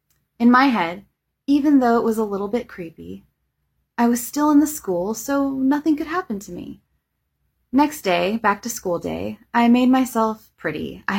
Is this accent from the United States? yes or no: no; France; English is a second language; Oh, and also, I'm from France, which can explain my English mistakes, if there are any.